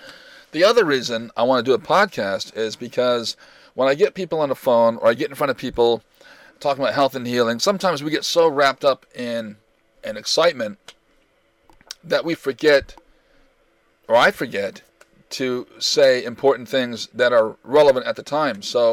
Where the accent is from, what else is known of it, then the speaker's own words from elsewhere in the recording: United States; I am Native American, so I don't even know what this stuff is.